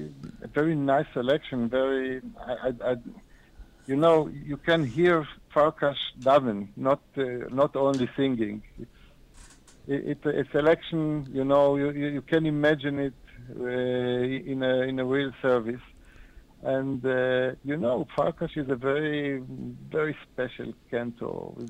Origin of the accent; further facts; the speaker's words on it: Israel; he's from Australia and I'm from Israel.